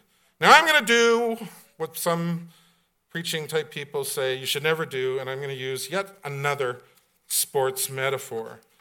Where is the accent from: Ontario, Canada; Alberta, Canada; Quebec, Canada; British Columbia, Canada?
British Columbia, Canada; I grew up in British Columbia, which means I hated the Oilers.